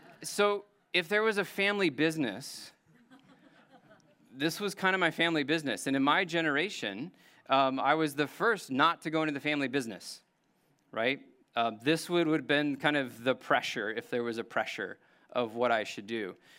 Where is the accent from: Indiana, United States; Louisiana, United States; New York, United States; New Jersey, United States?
Indiana, United States; And this was one of growing up in Indiana, of not having a number of maybe professional models for an obvious reason.